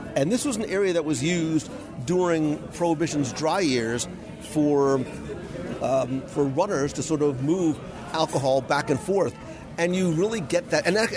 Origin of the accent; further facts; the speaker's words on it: Northeast, United States; sometimes it's hard, especially when we come from the Northeast, because of, I blame the water, to get really good pasta and good bread and good sauces.